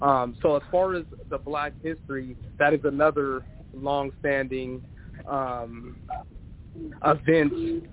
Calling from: Yakima, Washington, United States; I'm calling from Yakima

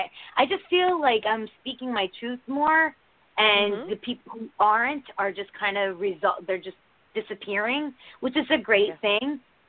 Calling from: Connecticut, United States; Connecticut.

